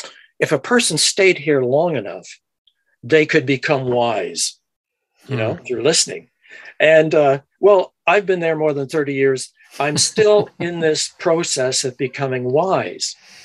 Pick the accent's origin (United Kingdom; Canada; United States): Canada; Meaford, Ontario; So I grew up in Meaford, small town. Some of you know it.